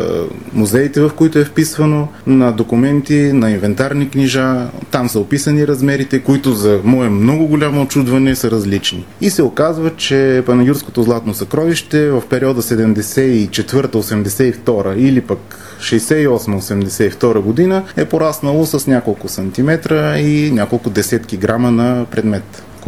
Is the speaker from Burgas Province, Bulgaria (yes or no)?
no; Panagyurishte, Pazardzhik Province, Bulgaria; никой до момента от родния ми град не е дошъл лице в лице с мен